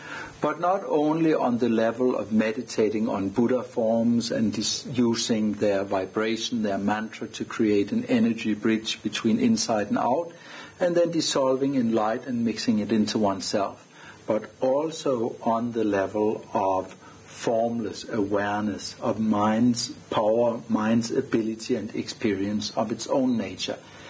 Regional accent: Denmark; I'm from Denmark.

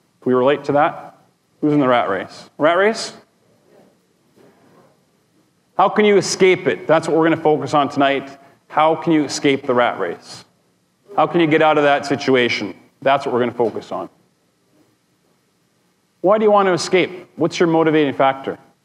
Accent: Edmonton, Alberta, Canada; Again, I'm from Edmonton, Alberta. It's about 1 million people.

